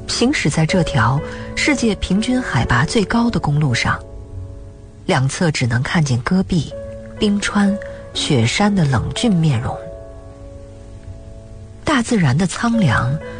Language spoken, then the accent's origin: Chinese; Zhuanglang, Gansu, China; 来到了我的家乡甘肃省庄浪县孔沟村。